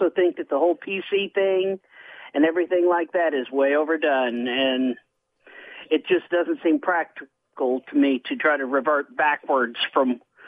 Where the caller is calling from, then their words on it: Arkansas, United States; from Arkansas.